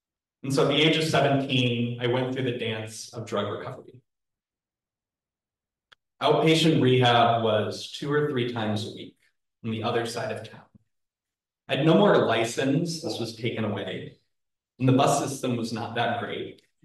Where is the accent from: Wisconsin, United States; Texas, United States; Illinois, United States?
Wisconsin, United States; Madison; Was born and raised in Madison, Wisconsin, attending Madison Mennonite Church. Our urban congregation shared space with a local UCC church, and growing up, our congregation represented what most of my understanding was of community.